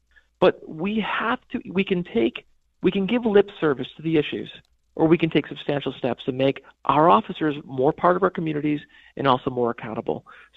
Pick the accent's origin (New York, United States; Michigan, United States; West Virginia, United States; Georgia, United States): New York, United States; North Tonawanda; good to hear from someone from North Tonawanda, my hometown, home of the Lumberjacks.